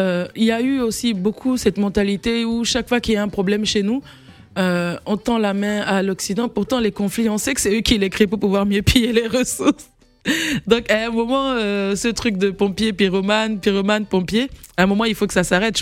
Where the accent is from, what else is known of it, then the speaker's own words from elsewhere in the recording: Benin; Je suis née, j'ai grandi au Bénin